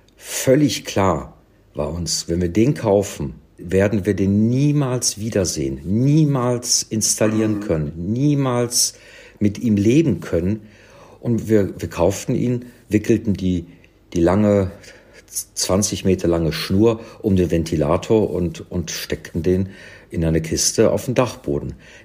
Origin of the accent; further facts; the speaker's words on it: Cologne, North Rhine-Westphalia, Germany; weg von London eben in Köln, in meiner Heimatstadt, umgeguckt habe